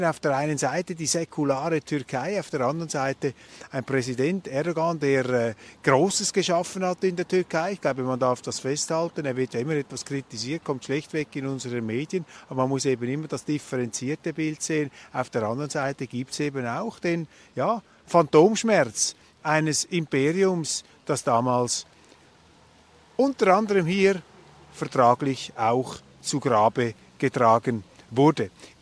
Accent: Switzerland; Was können wir als Schweizer heute aus dieser Konferenz in die Gegenwart mitnehmen?

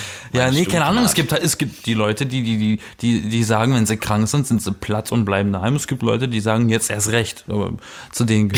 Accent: Berlin, Germany; ich komme aus Berlin.

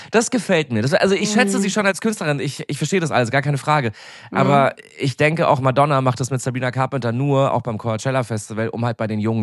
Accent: Munich, Bavaria, Germany; ich komme aus München.

